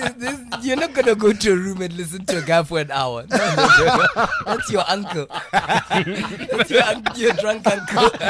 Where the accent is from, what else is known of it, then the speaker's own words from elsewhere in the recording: Polokwane, Limpopo, South Africa; I mean, I'm from Polokwane, Flora Park.